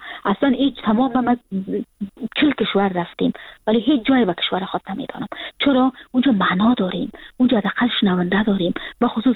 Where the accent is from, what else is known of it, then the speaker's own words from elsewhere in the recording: Afghanistan; moved away as an adult; now in Frankfurt, Germany; و من سال 2020 که فرداش 2021 بود کابل ترک کردم و اون روز که سال نو تغییر میخورد من از ترکیه آمدم به فرانکفورت